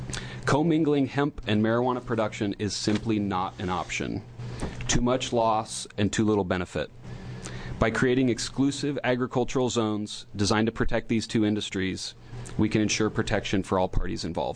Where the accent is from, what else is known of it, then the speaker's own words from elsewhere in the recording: Midwest, United States; This is something I know firsthand, as I was raised in the Midwest